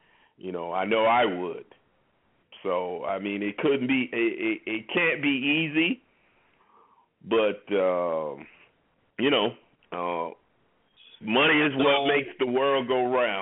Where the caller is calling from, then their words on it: New Jersey, United States; Calling from New Jersey